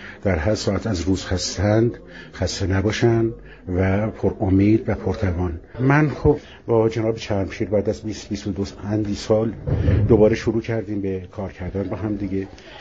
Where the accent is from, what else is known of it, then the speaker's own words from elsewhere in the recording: Bandar Abbas, Hormozgan, Iran; من خودم که اهل بندر عباس هستم، با این آیین‌ها بزرگ شدم.